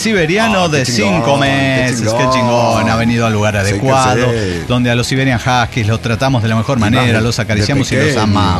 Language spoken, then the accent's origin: Spanish; Jalisco, Mexico; soy originario de los Altos de Jalisco.